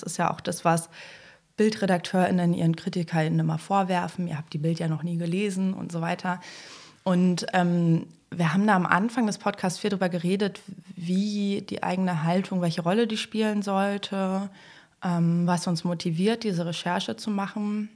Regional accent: eastern Germany, Germany; Ich komme ja aus Ostdeutschland

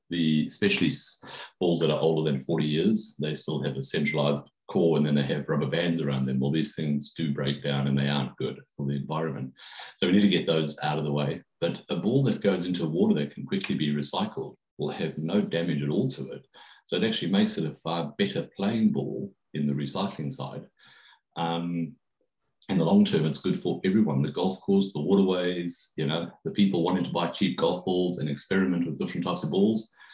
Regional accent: South Africa; Growing up in South Africa, we had a fantastic junior arrangement over there

